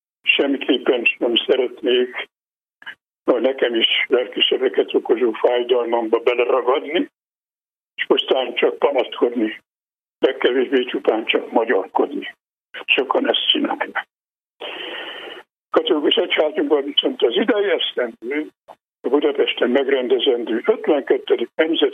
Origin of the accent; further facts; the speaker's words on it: Lueta, Harghita, Romania; az én szülőfalunkban Farkaslakán is felállítottak itt trianoni emlékművet